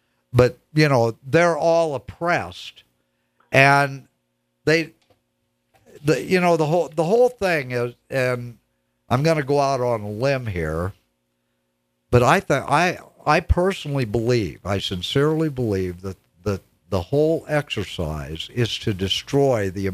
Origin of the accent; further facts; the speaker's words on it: Iowa, United States; I grew up in Iowa